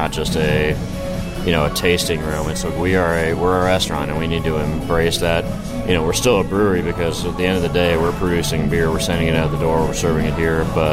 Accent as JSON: {"language": "English", "region": "Ohio", "country": "United States", "moved": "as an adult", "lives_now": "Chicago, United States", "said": "Actually, the first guy I ever met when I moved to Chicago from Ohio."}